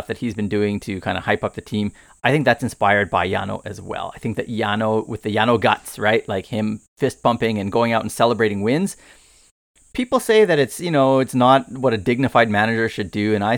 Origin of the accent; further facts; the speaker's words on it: Canada; at least for me as a Canadian, to the 2010 ice hockey medal game or tournament